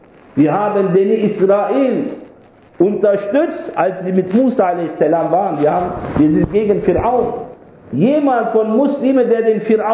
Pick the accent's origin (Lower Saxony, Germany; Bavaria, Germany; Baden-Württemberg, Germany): Lower Saxony, Germany; Braunschweig; born there; ich lebe in Deutschland, ich bin gebürtiger Deutscher, Braunschweiger.